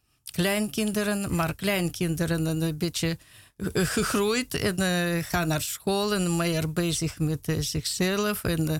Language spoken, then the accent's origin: Dutch; Russia; Dutch is a second language; moved away as an adult; now in Netherlands; En ik kwam uit Rusland en met mijn man en twee kinderen en bijna 30 jaar geleden.